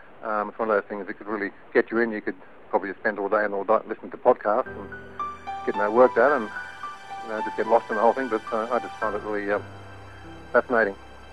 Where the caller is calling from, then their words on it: Tamworth, New South Wales, Australia; I'm calling from Tamworth in New South Wales, Australia. I'm a blind person